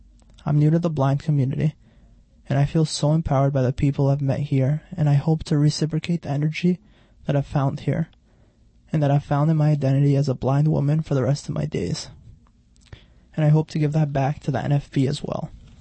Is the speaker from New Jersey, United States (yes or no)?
yes; New Jersey, United States; As Kate mentioned, I'm from New Jersey. I just finished up my bachelor's and I'm currently relocating to Ruston, Louisiana, where I'll be starting at Louisiana Tech in the fall.